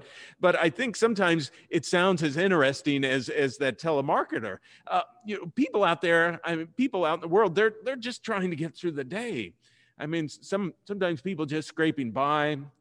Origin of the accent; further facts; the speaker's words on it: Missouri, United States; It's like, you know, I'm originally from Missouri. And we have the slogan, the Show Me State of Missouri.